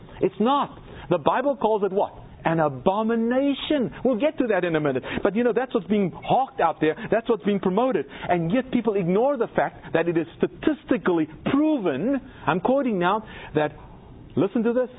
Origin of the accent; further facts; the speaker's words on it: South Africa; South Africa, my home country.